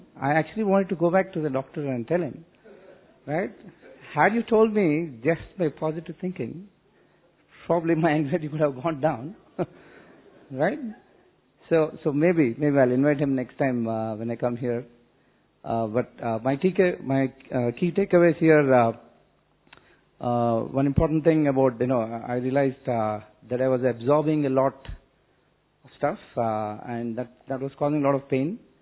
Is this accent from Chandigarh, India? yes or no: no; Pune, Maharashtra, India; from Pune.